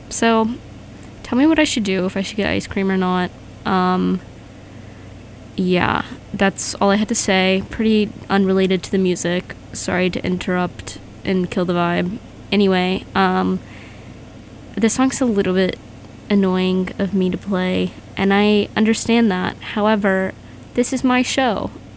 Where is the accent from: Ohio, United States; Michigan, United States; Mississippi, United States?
Mississippi, United States; now in Boston, United States; I'm from Mississippi, so I have literally no reason to be here